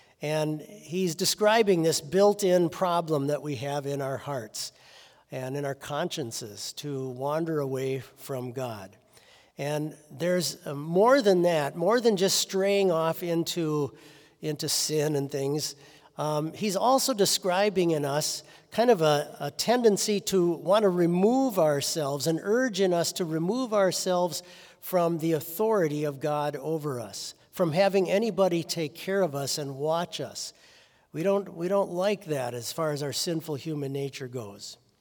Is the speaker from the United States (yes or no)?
yes; United States; It was very unusual for me as an American to see something like that.